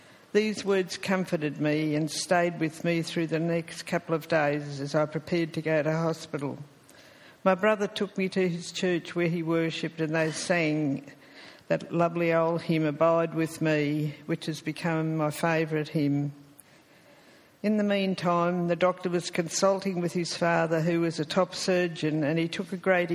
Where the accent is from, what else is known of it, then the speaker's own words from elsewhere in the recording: Melbourne, Victoria, Australia; born there; I was born in Essendon Private Hospital.